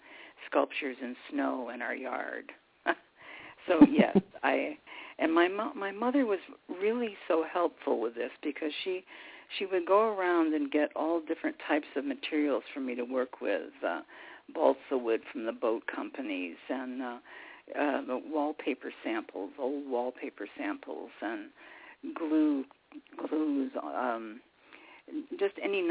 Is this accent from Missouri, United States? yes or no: no; New York, United States; I grew up in the Finger Lakes in upstate New York, and I reached into the banks of the clay